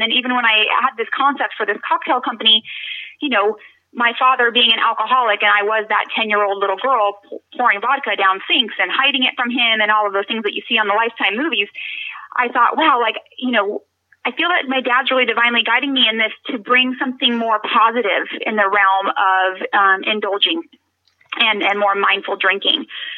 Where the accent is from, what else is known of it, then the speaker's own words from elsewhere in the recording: California, United States; now in Orange County, United States; I live in Orange County, California now, but I grew up in Northern California. My family is all from the East Bay area.